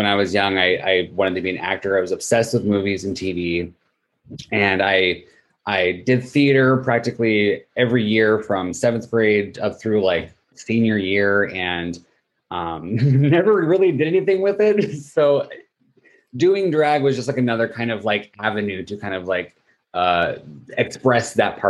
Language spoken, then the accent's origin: English; California, United States; also born or lived in Seattle; And California has always been home. I've always been born and raised California.